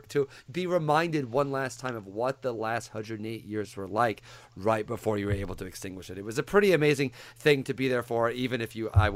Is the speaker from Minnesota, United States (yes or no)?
no; Illinois, United States; You know, I grew up in Central Illinois. I'm a Cardinals fan